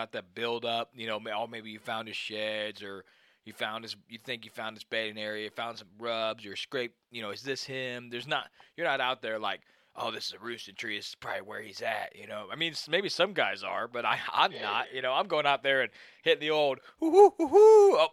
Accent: Missouri, United States; I grew up in Missouri, really healthy turkey population

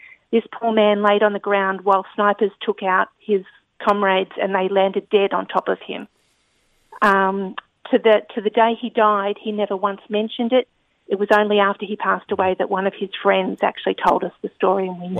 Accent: Australia; As you can tell, I'm not from America. I'm from Australia, and I just wanted to take a moment to talk about Papua New Guinea.

